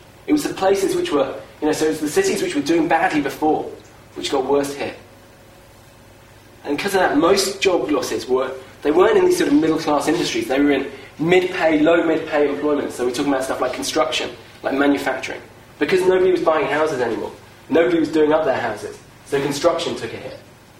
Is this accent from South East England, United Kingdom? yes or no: yes; Oxford, South East England, United Kingdom; Oxford, I'm from Oxford